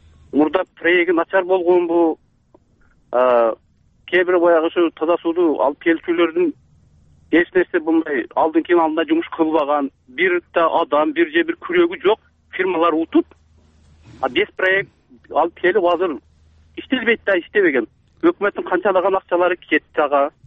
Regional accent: Leilek, Batken Region, Kyrgyzstan; Баткеновдун Дейлек районунан болом. Кулумду айыл өкмөттү деп жашайм.

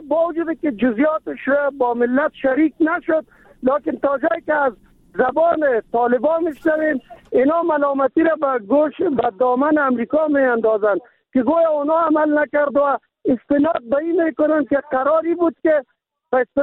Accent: Kabul, Afghanistan; ما چون از کابل هستیم

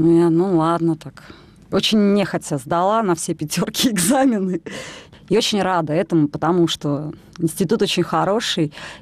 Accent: Veliky Novgorod, Novgorod Oblast, Russia; moved away as an adult; Я сама из Новгорода, мы из Новгорода родом. Да, новгородская девчонка.

